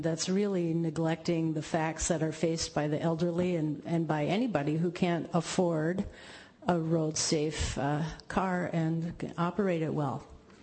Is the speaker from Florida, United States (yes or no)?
no; Faribault, Minnesota, United States; now in St. Cloud, United States; I live here in St. Cloud. I moved here from Faribault, Minnesota, my hometown.